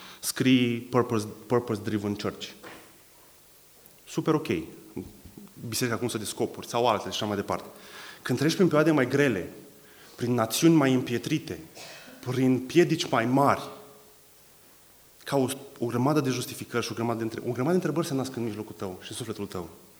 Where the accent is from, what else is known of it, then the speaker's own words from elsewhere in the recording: Romania; Este posibil să existe o bună parte din poporul în care eu trăiesc, eu sunt români, din prietenii mei